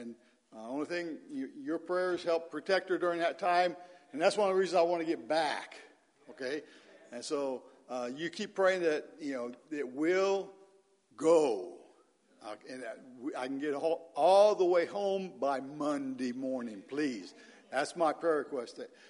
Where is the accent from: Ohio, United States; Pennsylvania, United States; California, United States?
Ohio, United States; see some fellow Ohioans, huh? Two missionaries here tonight, and we're all from Ohio.